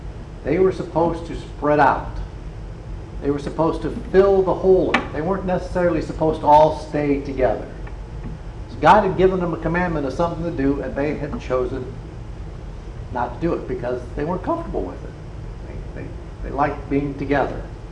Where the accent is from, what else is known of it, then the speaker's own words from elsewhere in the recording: Ohio, United States; moved away as an adult; Anybody that knows Mary Jo and I know that we came from Northeast Ohio. I got transferred out here for work.